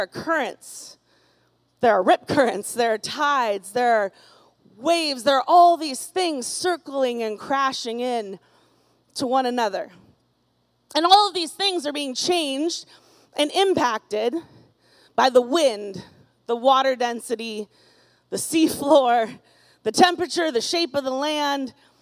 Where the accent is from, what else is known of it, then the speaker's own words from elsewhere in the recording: San Diego, California, United States; And I grew up in San Diego. It's not like I'm new to the beach.